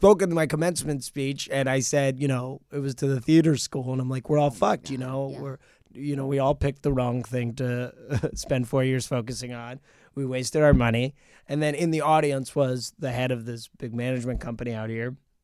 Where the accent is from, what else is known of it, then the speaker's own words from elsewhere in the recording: New Jersey, United States; And also the thing is, like, I'm from Jersey.